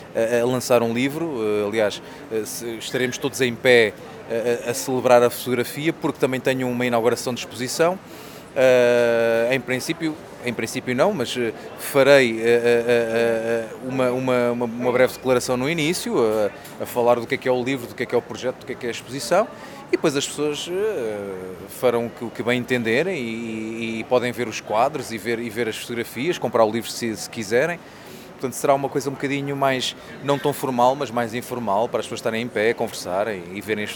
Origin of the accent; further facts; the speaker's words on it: Lisbon, Portugal; eu nasci na Rua dos Remédios, que é a rua por trás do ISPA